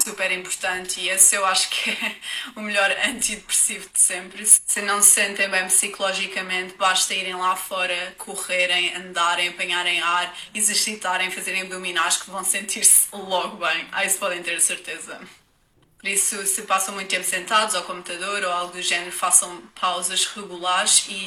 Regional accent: Parede, Lisbon, Portugal; tenho 22 anos, sou da Parede, Cascais.

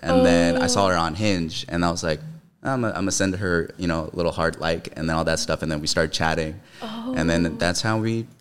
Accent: California, United States; because I mean I'm from the Bay, so like, you know.

